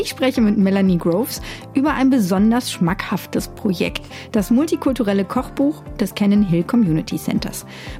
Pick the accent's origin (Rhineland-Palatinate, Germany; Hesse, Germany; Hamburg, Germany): Hesse, Germany; wir kommen beide aus dem Frankfurter Raum